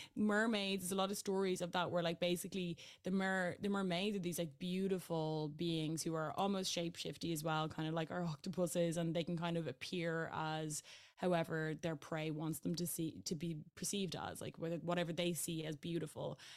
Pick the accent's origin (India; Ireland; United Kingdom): Ireland; I am Irish